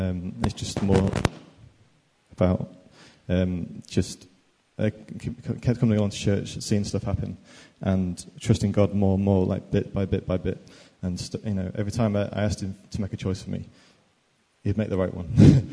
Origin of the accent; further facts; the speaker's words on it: Leeds, Yorkshire and the Humber, United Kingdom; Yeah, I'm from Leeds, in Audley, was, now I'm in Chapel Elton.